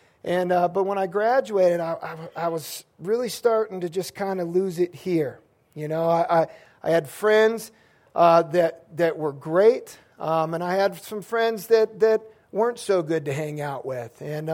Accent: San Diego, California, United States; I grew up in San Diego.

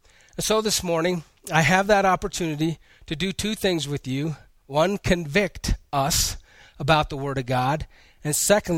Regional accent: Colorado Springs, Colorado, United States; And so I grew up in Colorado Springs.

